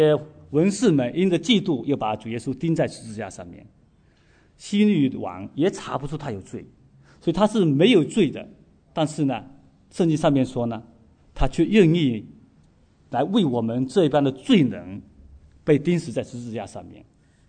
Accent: China; 就好像我们中国人啊

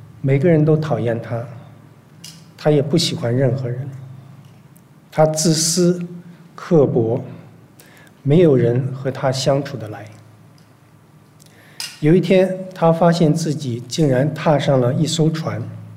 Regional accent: China; 这里的龙并不是我们中国人说的望子成龙的龙

